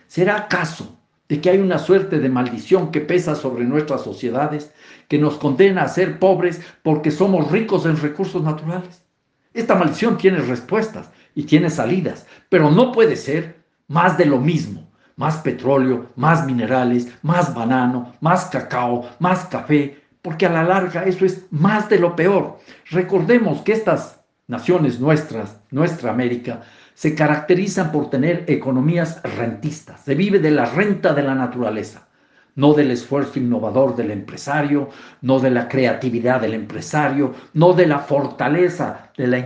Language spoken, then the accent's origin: Spanish; Ecuador; la megaminería en mi país, Ecuador, un país cacaotero, un país bananero, un país camaronero, un país atunero, un país floricultor, un país ahora petrolero.